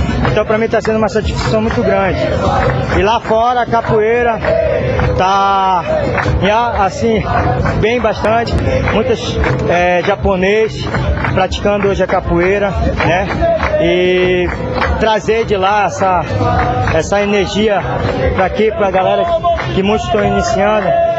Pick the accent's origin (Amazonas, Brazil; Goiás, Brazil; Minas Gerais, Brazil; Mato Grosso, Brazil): Amazonas, Brazil; Parintins; now in Japan; Rodo ali a capoeira, levando o nome de Parintins, a capoeira. Então, para mim, voltar na minha terra